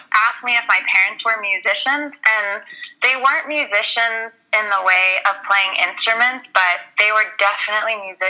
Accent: United States; born there; I was born in the States to Persian parents who grew up in Iran

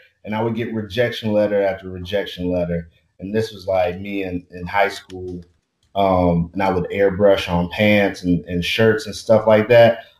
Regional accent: Marietta, Georgia, United States; And then, I grew up in Atlanta as well, out in Marietta, Cobb County.

